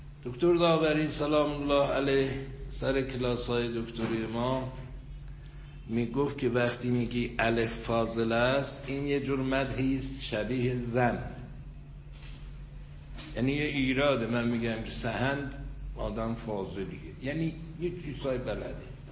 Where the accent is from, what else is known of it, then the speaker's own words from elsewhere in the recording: Ardabil, Ardabil Province, Iran; born there; من در اردبیل به دنیا آمدم، تابستان اونجا میرم، یه خونه کوچکی دارم